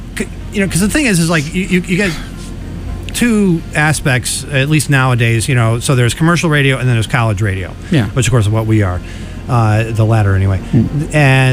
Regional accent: Connecticut, United States; now in Boston, United States; I'm from Connecticut originally, so okay. New England in general, but... When I came here to school at Boston University back in 1987

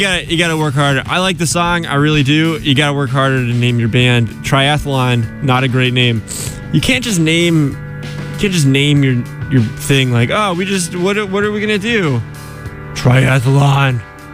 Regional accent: Pittsburgh, Pennsylvania, United States; on the slopes of the old Seven Springs in outside of Pittsburgh, my hometown.

